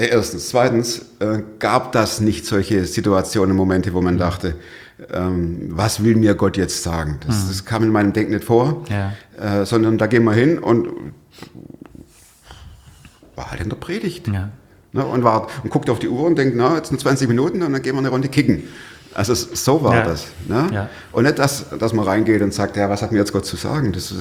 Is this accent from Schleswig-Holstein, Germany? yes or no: no; Stuttgart, Baden-Württemberg, Germany; Ich komme aus Stuttgart, das hört man immer noch, ist auch gut so.